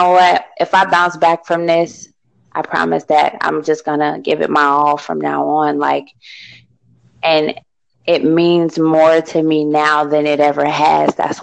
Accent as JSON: {"language": "English", "town": "Tampa", "region": "Florida", "country": "United States", "tie": "born or raised there", "also_born_or_lived": "Orlando", "said": "Well, I'm from Orlando, Florida. I'm kind of like, I was back and forth in between Tampa, Florida and Orlando like my whole life, but I was born in Orlando, kind of raised in Tampa."}